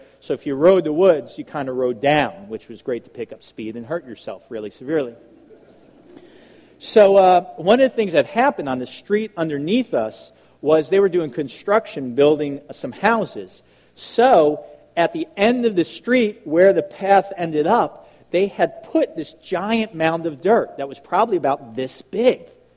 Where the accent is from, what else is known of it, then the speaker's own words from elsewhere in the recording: Long Island, New York, United States; I grew up in Long Island, New York, or as we say it there, Long Island, New York.